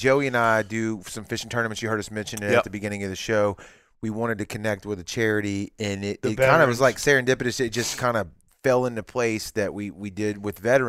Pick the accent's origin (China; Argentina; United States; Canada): United States; Biloxi, Mississippi; This was 2 years ago, and I'm from Biloxi, Mississippi, dude.